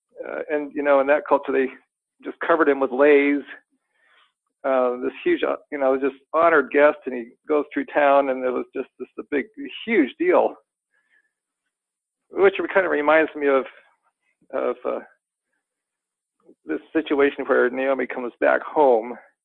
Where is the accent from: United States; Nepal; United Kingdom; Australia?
Nepal; As I mentioned before, I grew up in Nepal